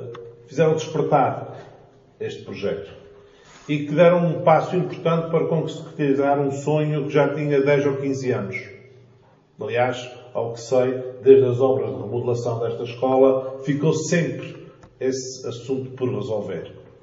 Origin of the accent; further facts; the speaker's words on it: Pico, Azores, Portugal; eu próprio sou de uma terra pequena e distante, sou do Pico